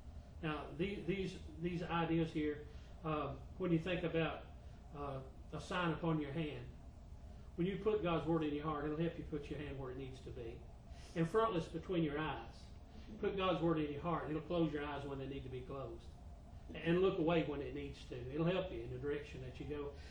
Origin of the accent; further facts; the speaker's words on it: Kentucky, United States; born there; I was from Eastern Kentucky, that's where I was born.